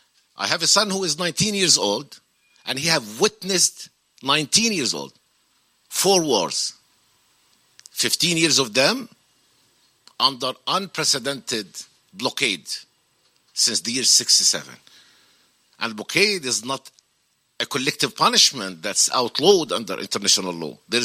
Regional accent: Gaza, Gaza Strip, Palestine; I'm from Gaza

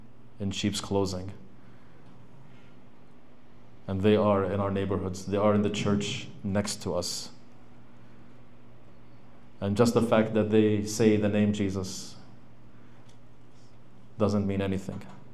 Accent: Palestine; now in United States; I say this as a Palestinian, and I also say this as an American

